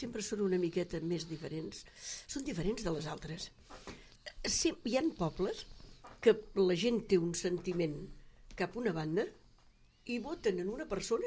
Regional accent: Palamós, Catalonia, Spain; El meu poble és la Cala, però jo vinc de Palamós.

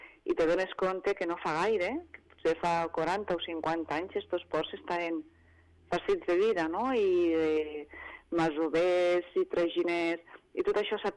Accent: Barcelona, Catalonia, Spain; born there; jo soc nascuda a Barcelona

